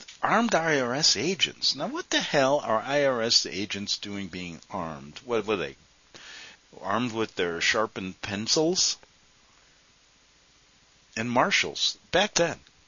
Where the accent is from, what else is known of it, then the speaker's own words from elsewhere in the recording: Chicago, Illinois, United States; Now, I remember one in Chicago, my hometown.